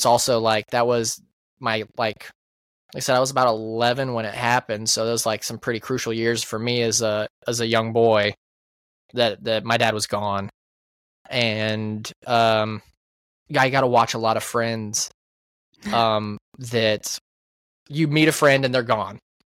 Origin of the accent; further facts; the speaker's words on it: Indiana, United States; because we grew up in Indiana. That was where I was born. I was born in Plymouth.